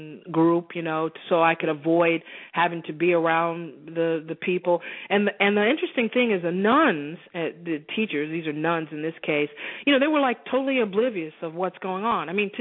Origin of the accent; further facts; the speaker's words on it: the South, United States; I even though I grew up in the South and, you know, a lot of segregation